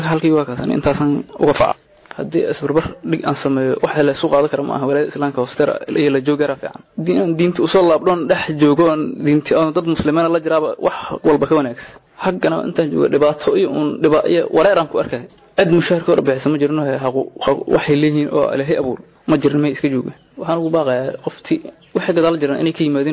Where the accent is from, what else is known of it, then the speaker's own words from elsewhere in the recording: Mogadishu, Banaadir, Somalia; waxaan ka imaaday Xamar